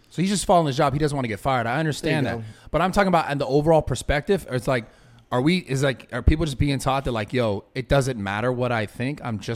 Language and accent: English; San Francisco, California, United States; now in Woodland Hills, United States; I grew up my whole life. I grew up in San Francisco. I live in Sacramento State. I came down to Orange County, lived all in Orange County, all through Orange County, all through LA, lived in Woodland Hills now.